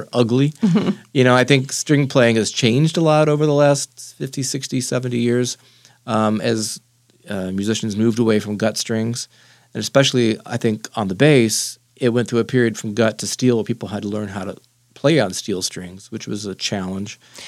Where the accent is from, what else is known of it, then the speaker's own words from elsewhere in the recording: San Angelo, Texas, United States; And my town, where I grew up in San Angelo, didn't have Southwest, but we drove to Midland, Odessa, which was like 110 miles away.